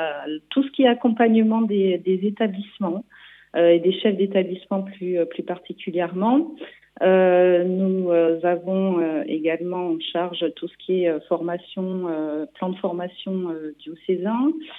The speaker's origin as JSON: {"language": "French", "region": "Nouvelle-Aquitaine", "country": "France", "said": "je suis originaire quand même du Pays Basque, hein, je dois vous le dire. J'ai toute ma famille qui est tout près de Biarritz."}